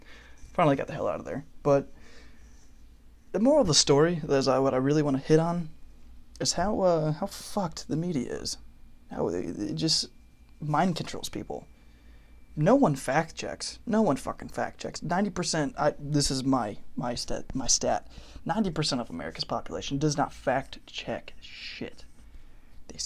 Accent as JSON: {"language": "English", "town": "Ypsilanti", "region": "Michigan", "country": "United States", "tie": "born or raised there", "said": "I'm from Michigan, Ypsilanti, about 15 minutes away from Ann Arbor, about 30 from Detroit. Grew up in a good household, blah, blah, blah."}